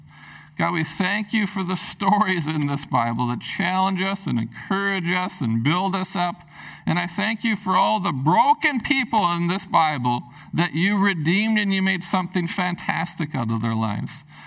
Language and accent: English; Prince Rupert, British Columbia, Canada; When I was a teenager, growing up in Prince Rupert, we would come